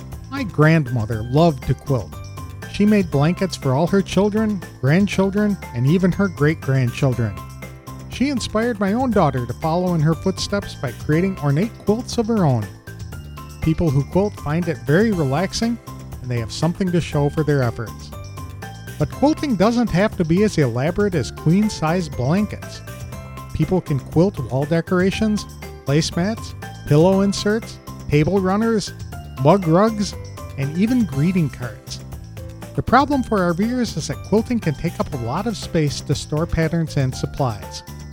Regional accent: Wisconsin, United States; I'm a native of Wisconsin.

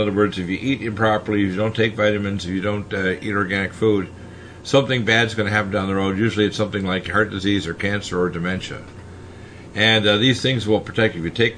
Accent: Detroit, Michigan, United States; born there; I could run for president because I was born in Detroit, but the last two-thirds of my life were in America

